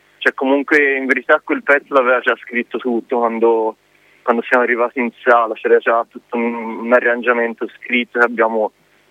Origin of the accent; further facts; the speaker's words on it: Montespertoli, Tuscany, Italy; Poi sono qua, dico, vicino, sono di Montespertoli